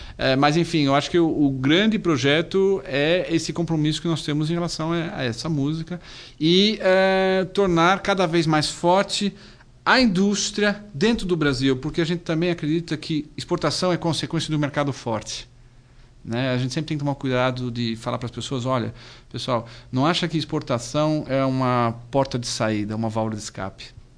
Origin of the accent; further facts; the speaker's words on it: Netherlands; Eu sou holandês, já liguei para a Holanda